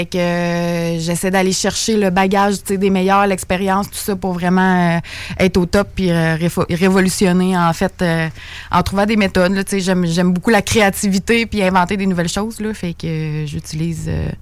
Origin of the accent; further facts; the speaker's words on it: Saint-Henri, Quebec, Canada; Moi, je viens de Saint-Henri, juste à côté.